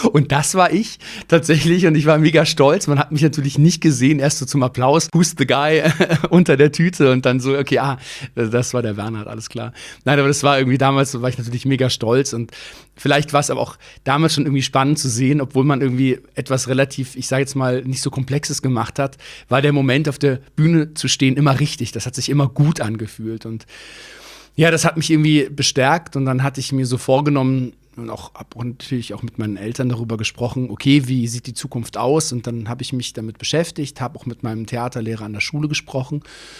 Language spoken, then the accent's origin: German; Munich, Bavaria, Germany; geboren bin ich in München, ich bin dort auch aufgewachsen, habe dort dann auch das Abitur gemacht